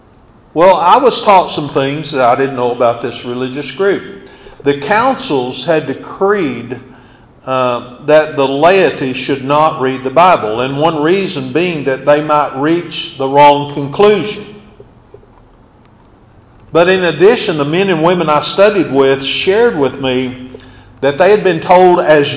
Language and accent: English; Hilton, Oklahoma, United States; Lafayette, Louisiana is a very different culture than the culture I grew up in Hilton, Oklahoma.